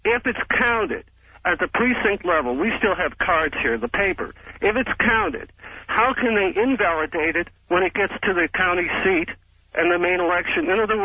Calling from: California, United States; Yeah, I'm calling from the Monterey Peninsula.

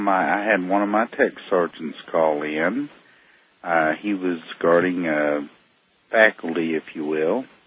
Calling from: United States; I'm calling from the U.S., that's all I can say.

